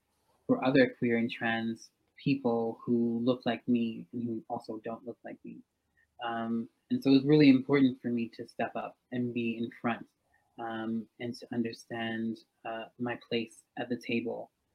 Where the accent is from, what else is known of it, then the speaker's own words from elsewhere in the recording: Bermuda; now in Toronto, California, United States; I'm from Bermuda, and so I understand that the music of Calypso is revolution music, right?